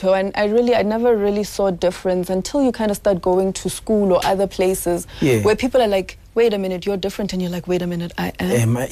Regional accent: Lenasia, Gauteng, South Africa; so I grew up in Lens for most of my life, and it was quite a mixed community.

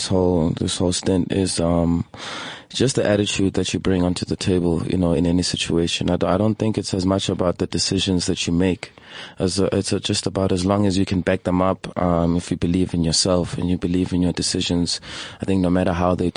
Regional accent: Queenstown, Eastern Cape, South Africa; also born or lived in Mthatha; now in Johannesburg, South Africa; I'm from Queenstown originally.

